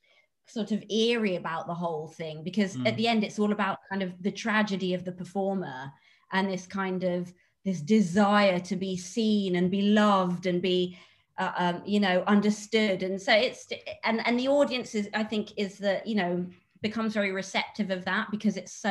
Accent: Cambridge, East of England, United Kingdom; I was from Cambridge and Cambridge isn't really, I mean, I know I was joking before, it's not particularly diverse.

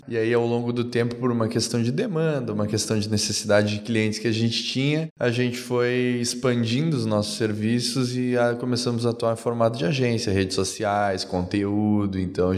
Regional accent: Caxias do Sul, Rio Grande do Sul, Brazil; A gente tem sede em Caxias do Sul, principalmente, onde fica o nosso prédio, de onde eu venho lá no Rio Grande do Sul.

